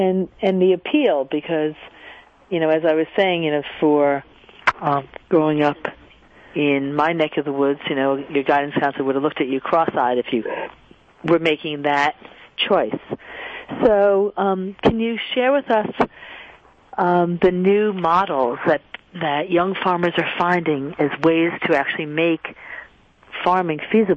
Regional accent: Long Island, New York, United States; because I just remember, you know, growing up on Long Island, if somebody went into the guidance counselor and said they wanted to be a farmer

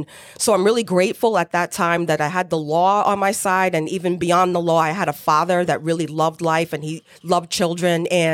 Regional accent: New York City, New York, United States; I am born and raised in New York City, in Manhattan specifically. So I'm a native New Yorker through and through

